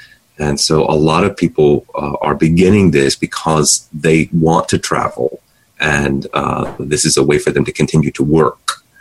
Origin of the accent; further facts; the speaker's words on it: Kentucky, United States; moved away as an adult; now in New York, United States; I'm originally from Kentucky, and my wife and I moved to New York in 1997, and she's an actress, so we needed to be here.